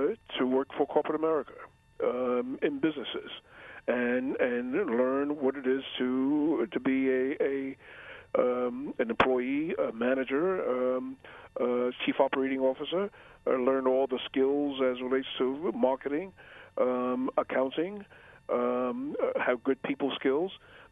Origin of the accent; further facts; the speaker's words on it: New York, United States; now in New Mexico, United States; When I came from New York to New Mexico, as I said, I this was almost like a foreign country to me.